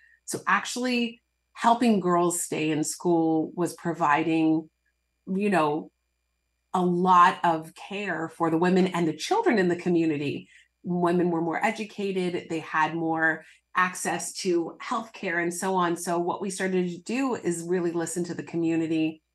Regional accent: United States; So I really started to see my own privilege growing up in the United States and not experiencing an 11-year civil war

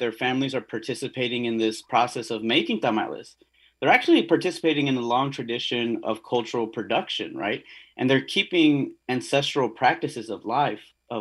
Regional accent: Texas, United States; I grew up in South Texas with most of my family. I would say about 90% of my family still in Mexico, in the northern regions of Mexico.

